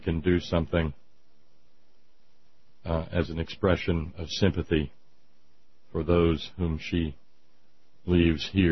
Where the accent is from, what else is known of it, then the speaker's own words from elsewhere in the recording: the South, United States; we're Southerner, right?